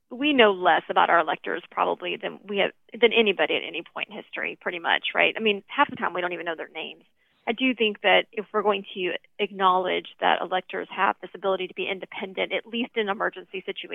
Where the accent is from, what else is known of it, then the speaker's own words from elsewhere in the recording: Texas, United States; I'm from Texas. We have 38 electors.